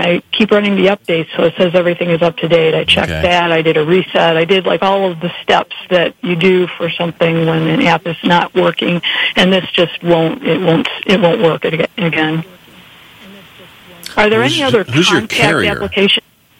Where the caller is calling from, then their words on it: Victor, New York, United States; Hi, Nick. I'm actually from Victor.